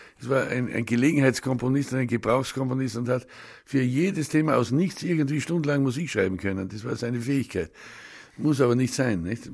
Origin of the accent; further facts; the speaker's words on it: Badersee, Bavaria, Germany; Ich bin in den Bergen aufgewachsen. Ich bin in Badersee geboren und aufgewachsen.